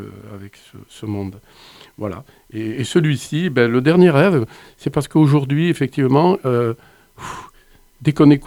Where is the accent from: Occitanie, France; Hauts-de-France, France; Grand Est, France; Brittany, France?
Occitanie, France; Sète; puisque moi je suis originaire de Sète, donc j'ai un imaginaire maritime